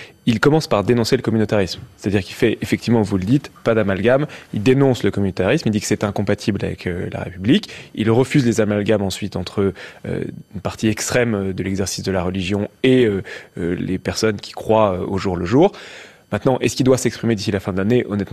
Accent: Villeurbanne, Auvergne-Rhône-Alpes, France; Il se trouve que moi, quand j'étais enfant, j'habitais à Villeurbanne.

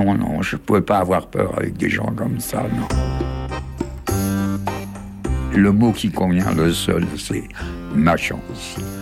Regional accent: Paris, Île-de-France, France; born there; Je suis né à Paris, le 21 juillet 1926. Moi, j'étais évidemment né français. Et mes parents, en 1935, ont obtenu la naturalisation française.

